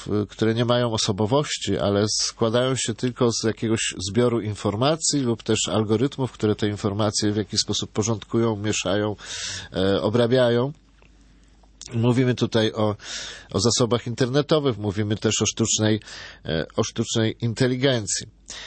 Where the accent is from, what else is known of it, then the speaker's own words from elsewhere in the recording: Płock, Masovian Voivodeship, Poland; Tak się zdarzyło, że wychowałem się na Mazowszu, w mieście Płocku